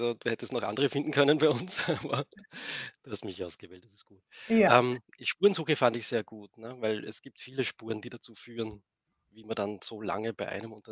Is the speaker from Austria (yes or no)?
yes; Austria; ich bin damals an der tschechischen Grenze aufgewachsen in Österreich, also Niemandsland kann man fast sagen.